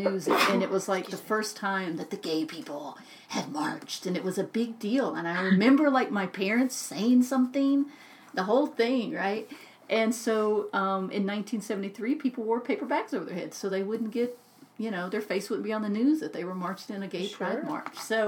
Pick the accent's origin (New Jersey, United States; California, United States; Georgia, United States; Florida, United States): Georgia, United States; Atlanta; I thought was funny in Atlanta, growing up in Atlanta, I was lucky enough to march in a lot of the gay pride marches there.